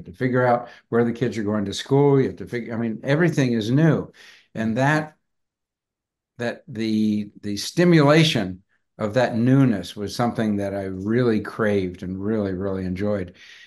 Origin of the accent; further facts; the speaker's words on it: United States; Hey, I'm an American, but I'm not George Bush.